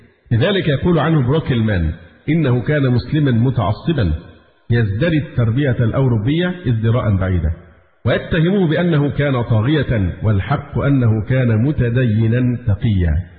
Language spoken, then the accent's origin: Arabic; Egypt; لأننا لا ناقة لنا ولا جمل كمصريين